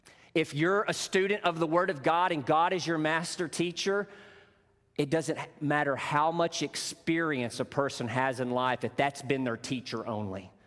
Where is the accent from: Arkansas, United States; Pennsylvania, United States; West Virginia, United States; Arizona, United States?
Arkansas, United States; Growing up in Northeast Arkansas, my father, my brother, and I, we were avid duck hunters.